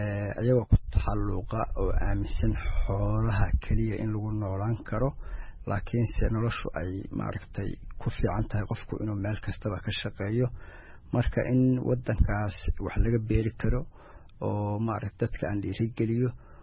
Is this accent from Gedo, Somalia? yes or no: no; Golol, Mudug, Somalia; born there; moved away; anigu horta Mudug baan ku dhashay qaasatan waxaan ku dhashay meel la yiraahdo Golol afar waa qotulada la yiraahdo ayaan ku dhashay waxa weeye marka dhulkaas waa dhul biyo badan